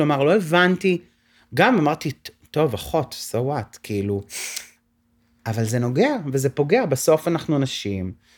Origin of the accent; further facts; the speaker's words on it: Tirat Carmel, Haifa District, Israel; אני גדלתי בטירת הכרמל, פריפריה, קטנה וחמודה ליד חיפה